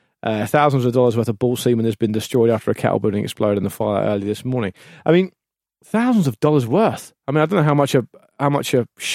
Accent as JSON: {"language": "English", "country": "United Kingdom", "lives_now": "Sydney, Australia", "said": "I'm a Brit who's currently living in Sydney, Australia."}